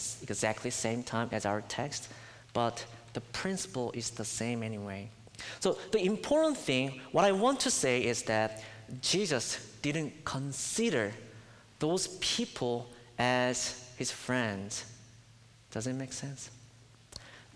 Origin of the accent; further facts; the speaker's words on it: South Korea; I'm from Korea. In Korea, you cannot carry or own a gun unless you are in the military or policeman. But here, it is possible.